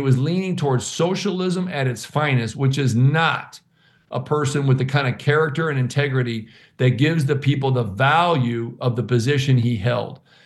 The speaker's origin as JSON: {"language": "English", "region": "Minnesota", "country": "United States", "tie": "born or raised there", "said": "I grew up in Minnesota. I love Canadians. Heck, they were like my neighbors."}